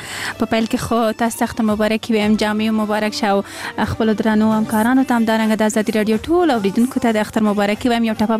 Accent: Kabul, Afghanistan; اگر چې زه په زابل ولایت کې زیږېدلې هم نه یم، زه په کابل کې زیږېدلې یم او دلته رالویه شوې یم.

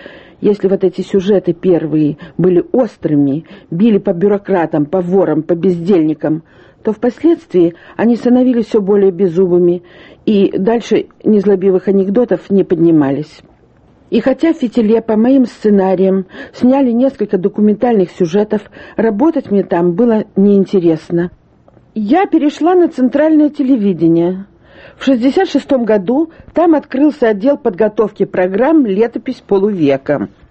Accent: Dnipro, Dnipropetrovsk Oblast, Ukraine; Родом я из Днепропетровска, хотя жила там совсем мало. Детство мое связано с Украиной. Я прожила там всю свою юность.

